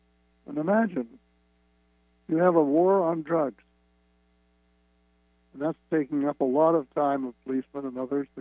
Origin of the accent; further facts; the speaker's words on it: Canada; because I'm a Canadian.